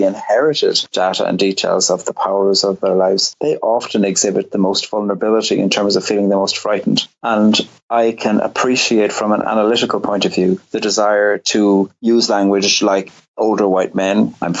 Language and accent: English; Cork, Munster, Ireland; I grew up in Cork on the very south coast